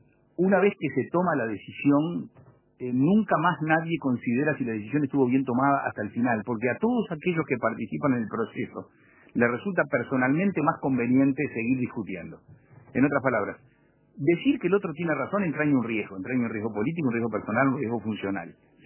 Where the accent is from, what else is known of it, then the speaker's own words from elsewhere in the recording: Uruguay; somos uruguayos todos.